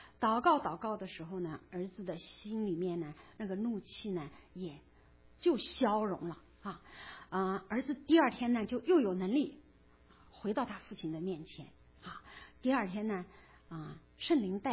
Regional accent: China; 我们中国人会说，凡事事不过三，对不对？

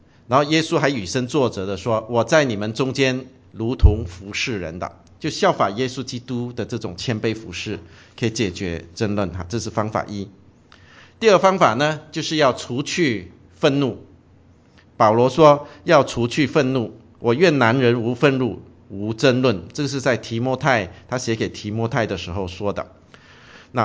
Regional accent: Brunei; 大家都知道我是文莱出生长大的。Okay, 我们在文莱出生长大的人都是被欺负的，就是我们没有身份，然后我们是被马来人给欺负的。

